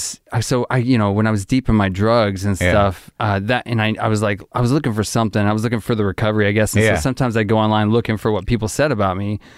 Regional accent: Arkansas, United States; I grew up in Arkansas.

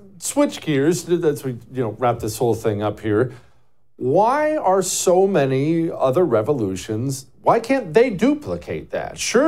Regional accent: United States; Now, I am an American, therefore I don't care about the French

